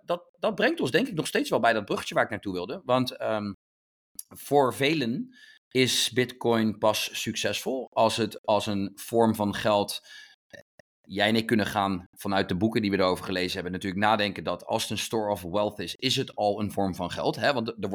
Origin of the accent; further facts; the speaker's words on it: Netherlands; wat wij als geboren Nederlander wel gewoon kunnen doen.